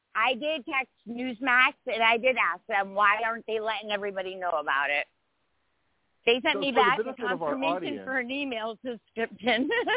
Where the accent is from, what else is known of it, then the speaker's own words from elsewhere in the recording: Connecticut, United States; You know, I'm from Connecticut, kind of like a little communist state.